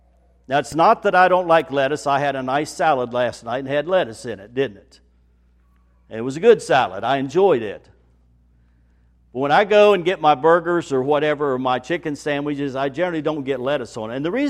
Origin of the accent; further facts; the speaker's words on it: West Virginia, United States; since I'm from West Virginia, there is no such thing as a G at the end of these participles, okay?